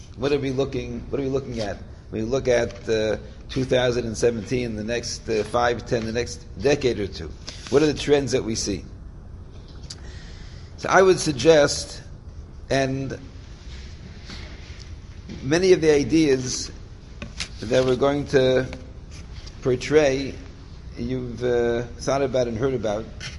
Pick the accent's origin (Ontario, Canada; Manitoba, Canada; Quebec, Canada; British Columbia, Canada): Ontario, Canada; Toronto; so I grew up in I grew up in Toronto. Toronto was heavily a refugee community. It was a survivor community.